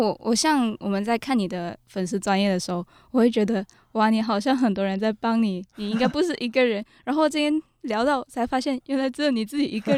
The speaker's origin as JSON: {"language": "Chinese", "country": "Malaysia", "said": "我这个来自马来西亚的人没有一点地理概念"}